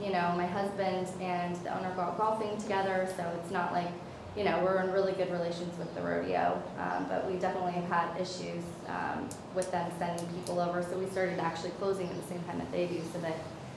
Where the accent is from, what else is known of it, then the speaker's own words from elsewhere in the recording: Portland, United States; So in the beginning, we opened over there, we're from Portland, so we didn't know everyone in town, and we didn't really know what to expect.